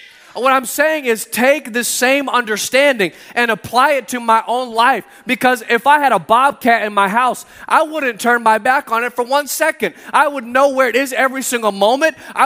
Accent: Austin, Texas, United States; But I grew up in Texas, so we didn't really, it wasn't like bears.

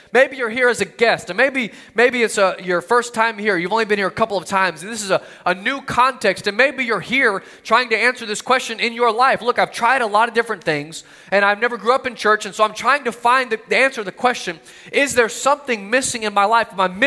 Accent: Austin, Texas, United States; I remember growing up, we would take road trips. I grew up in Austin, Texas, and we weren't really grand vacationers.

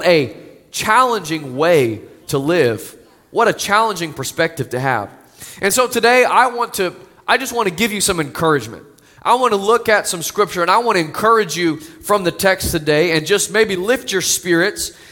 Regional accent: the South, United States; And I grew up in the South, so we just like to add extra syllables to everything is what I hear.

